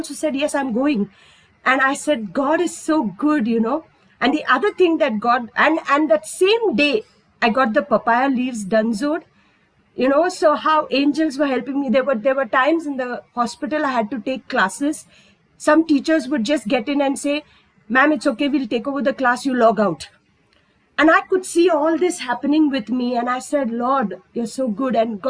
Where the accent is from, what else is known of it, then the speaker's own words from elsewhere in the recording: Vasai, Maharashtra, India; Nobody knows him back in Vasai. If it had to be my hometown, the Pawala, the Dudwala, the Kiranawala, they all know him